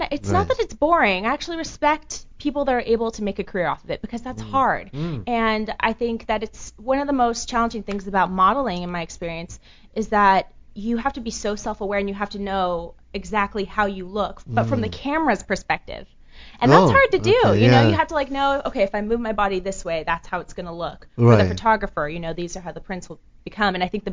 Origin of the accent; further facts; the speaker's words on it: California, United States; I originally thought I went to a really small conservative Christian school growing up in the Bay Area